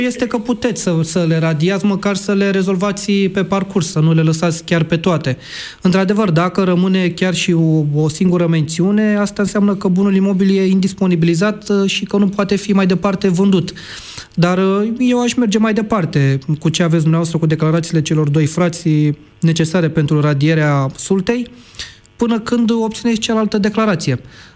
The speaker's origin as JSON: {"language": "Romanian", "country": "Romania", "said": "am observat că foarte mulți profită de lipsa de acțiune a noi, ca români, în principal"}